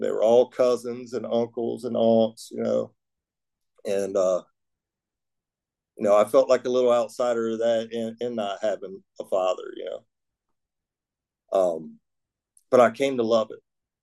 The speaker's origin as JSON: {"language": "English", "town": "Norfolk", "region": "Virginia", "country": "United States", "tie": "born there", "said": "I was born in Norfolk, Virginia. My father was a tugboat captain."}